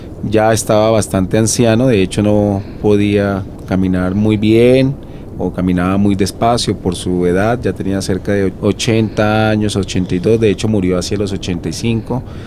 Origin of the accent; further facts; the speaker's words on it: Huila, Colombia; Ellos eran del o somos del Huila